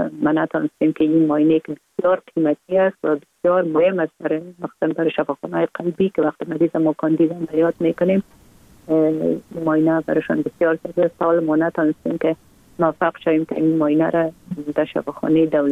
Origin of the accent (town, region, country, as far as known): Kabul, Afghanistan; born or raised there